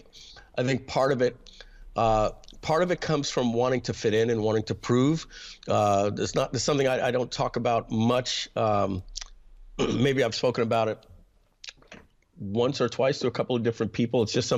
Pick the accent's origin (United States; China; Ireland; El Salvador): United States; New York; especially I'm from New York